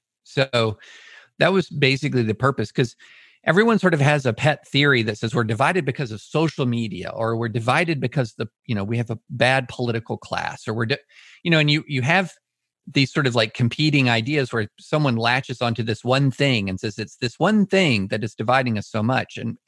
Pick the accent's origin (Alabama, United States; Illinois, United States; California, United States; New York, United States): Alabama, United States; Auburn; born there; I know. I was born in Auburn.